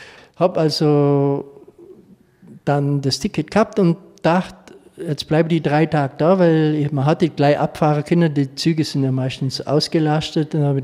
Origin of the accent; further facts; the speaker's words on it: Lindenberg, Germany; Ja, das war bei meinem Freund in Lindenberg, meiner Heimatstadt.